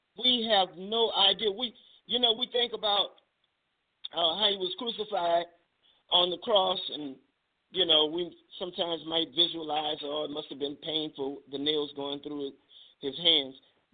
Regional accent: New Orleans, Louisiana, United States; Y'all know I'm from New Orleans.

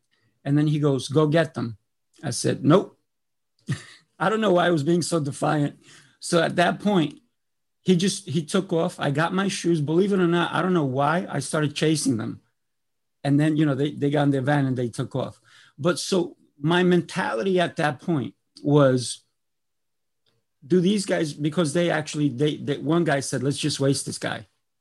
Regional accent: Colombia; Listen, when I grew up in Colombia, I'm Colombian, right? I don't look Spanish, right?

